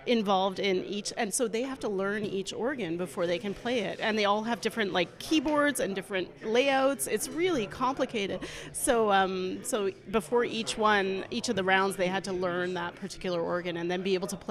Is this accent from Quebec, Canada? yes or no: yes; Montreal, Quebec, Canada; I come from Montreal, Canada, so a long way.